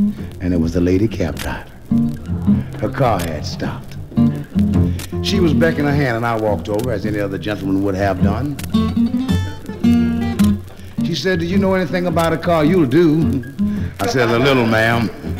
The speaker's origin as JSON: {"language": "English", "town": "New York City", "region": "New York", "country": "United States", "said": "I just stated some time ago that I'm not a New Yorker anymore. I'm a Californian."}